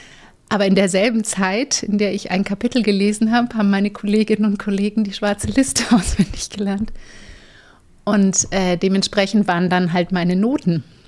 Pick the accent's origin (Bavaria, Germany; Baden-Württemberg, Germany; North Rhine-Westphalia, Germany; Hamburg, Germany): Bavaria, Germany; Munich; born there; Ich bin in München geboren. Die ältere von 2 Geschwistern.